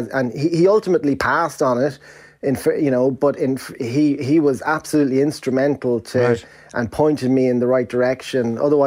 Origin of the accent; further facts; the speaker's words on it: Ireland; growing up in Ireland